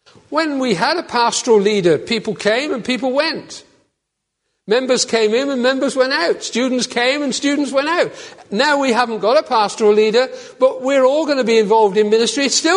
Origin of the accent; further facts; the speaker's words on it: Worcester, West Midlands, United Kingdom; I come from Worcester. Worcester had a wonderful porcelain works.